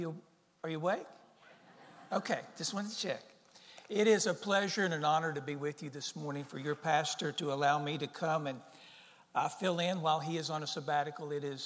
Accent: West Virginia, United States; we're from West Virginia and you can do that, okay? I can talk about my home state like that.

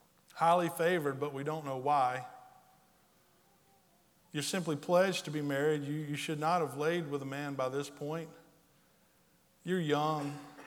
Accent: Wallace, South Carolina, United States; I grew up in Wallace. So when you tell people where you live, you say, well, you know where Bennettsville is, right? Yeah, well, right there by Bennettsville.

